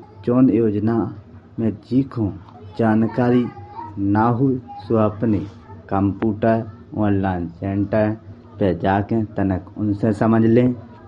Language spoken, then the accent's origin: Hindi; Bamrauli, India; बामरौली से हैं